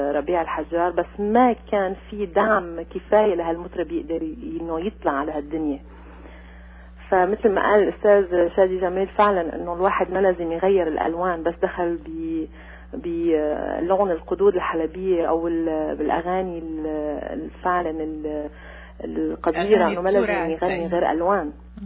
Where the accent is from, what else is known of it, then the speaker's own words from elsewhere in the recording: Aleppo, Aleppo Governorate, Syria; now in Montreal, Canada; للأسف إنه أنا هون بموريال وصلي زمان وأنا بنت حلب طبعا